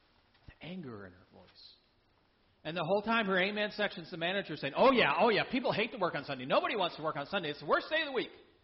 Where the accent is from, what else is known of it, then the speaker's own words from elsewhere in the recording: Texas, United States; I'm from Texas, so I have this lightweight jacket, and it's wintertime in Washington, D.C., so it's cold, cold outside in the part of February.